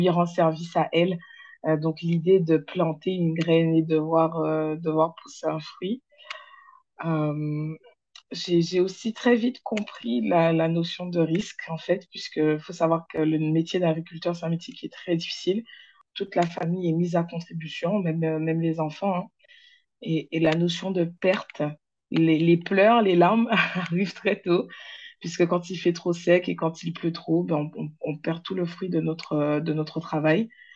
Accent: Le Moule, Guadeloupe, France; je suis une Guadeloupéenne, moulienne plus précisément. J'ai 28 ans

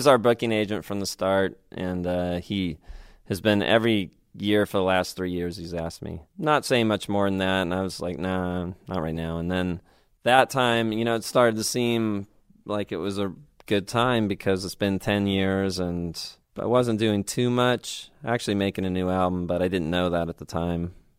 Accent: United Kingdom; for some reason I said that and just being British.

